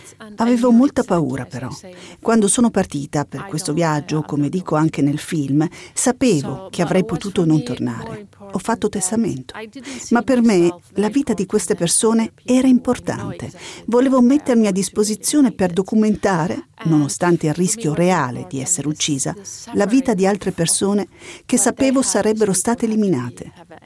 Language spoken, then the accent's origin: Italian; Iraq; lo sguardo tornava inevitabilmente alla mia terra natale, l'Iraq.